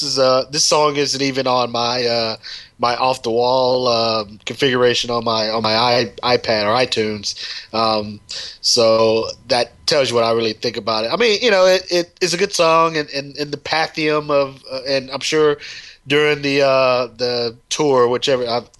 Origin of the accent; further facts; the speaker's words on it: the South, United States; I grew up in the Bible Belt. What can I say?